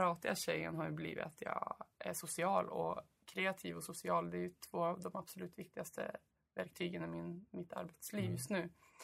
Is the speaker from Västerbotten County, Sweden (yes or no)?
yes; Skelleftehamn, Västerbotten County, Sweden; also born or lived in Burträsk; Ja, alltså jag är uppvuxen i Skelleftehamn och Burträsk faktiskt.